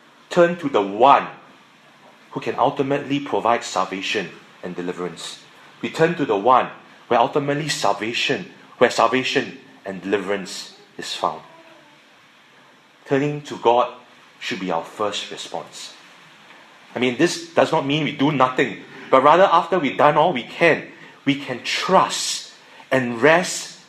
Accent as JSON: {"language": "English", "country": "Singapore", "said": "You know, as a Singaporean, I need to confess that as Singaporeans, we have a tendency to take control"}